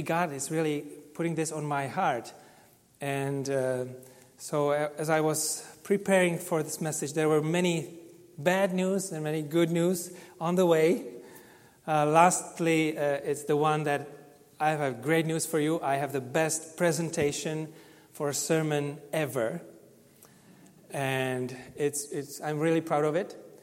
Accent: Czechia; English is a second language; because I come from Czech Republic and we like to think about the bad news all the time, right?

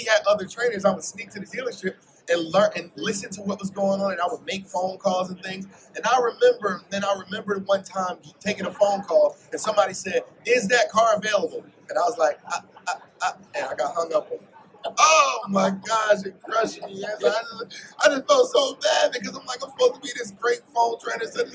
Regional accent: Philadelphia, Pennsylvania, United States; I come from North Philly, right? Not North Philly, North Philly, okay? It's not the prettiest section of town, right?

